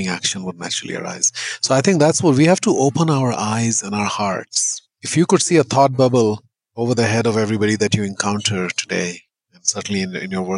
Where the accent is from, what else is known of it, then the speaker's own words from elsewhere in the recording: India; when I was a child growing up in India, not only within a caste system, but born into the most warrior-like caste, the warrior caste, which is one of the five castes in India.